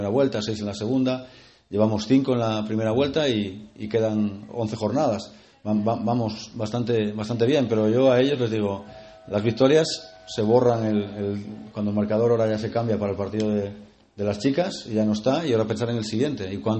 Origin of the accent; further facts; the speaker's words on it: Oviedo, Asturias, Spain; Además voy a mi tierra